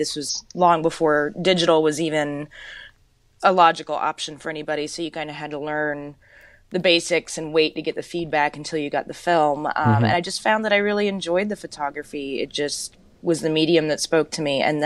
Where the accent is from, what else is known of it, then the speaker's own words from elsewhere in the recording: Florida, United States; also born or lived in South Carolina; because growing up in Florida and South Carolina, for the most part, you know, the grocery stores, they didn't carry pancetta.